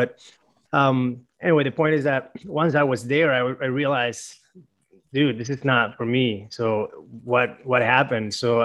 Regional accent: Venezuela; English is a second language; now in United States; So born and raised in Venezuela, moved to the United States in 2010.

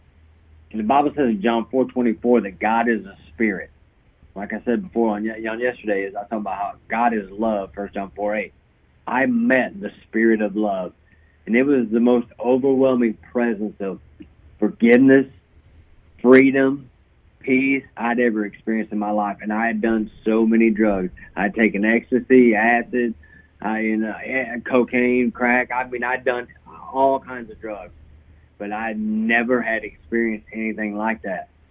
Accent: Tennessee, United States; I was a cowboy from Tennessee that could box a little bit.

